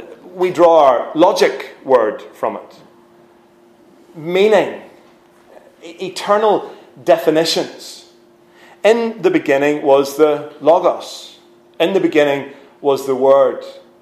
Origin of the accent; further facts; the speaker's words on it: Newtownhamilton, Northern Ireland, United Kingdom; I grew up in South Armagh, by the way, just along the border, a place called Newton Hamilton, if you've heard of it.